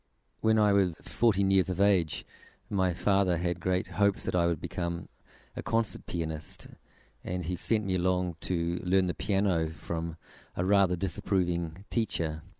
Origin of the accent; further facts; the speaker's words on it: Whanganui, Manawatū-Whanganui, New Zealand; born there; I was born in a little town in the middle of the North Island in New Zealand called Whanganui, and the town was about 30,000 people on the edge of a very large river, the Whanganui River.